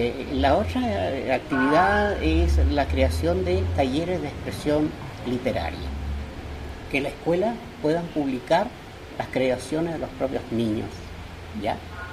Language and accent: Spanish; Caucahué, Los Lagos, Chile; born there; Nací en Chiloé, en la isla llamada Caucahué.